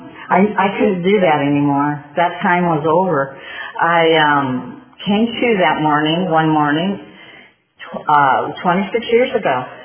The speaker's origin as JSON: {"language": "English", "town": "Sunland-Tujunga", "region": "California", "country": "United States", "tie": "born or raised there", "said": "I grew up in Sunland, Tahunga."}